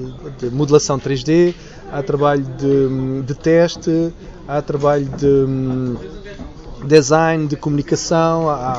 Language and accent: Portuguese; Torres Vedras, Lisbon, Portugal; Nós somos de Torres Vedras